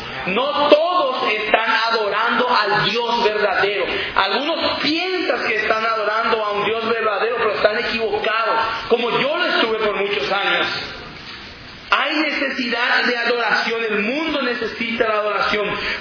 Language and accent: Spanish; Paraguay; soy de Paraguay